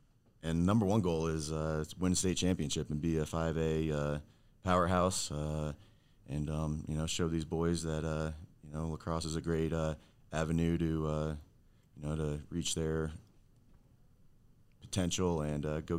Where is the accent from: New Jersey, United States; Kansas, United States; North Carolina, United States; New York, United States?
New Jersey, United States; moved away as an adult; now in Colorado, United States; I'm originally from New Jersey. Coached a year or two out there for high school, and then moved out here, started a local club and training